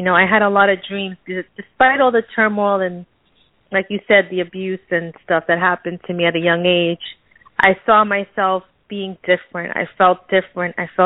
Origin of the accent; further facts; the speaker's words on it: New York, United States; also born or lived in Miami Beach, Florida; Okay, well, I'm from originally from New York. We're Puerto Rican. We moved to Miami Beach from Hollywood.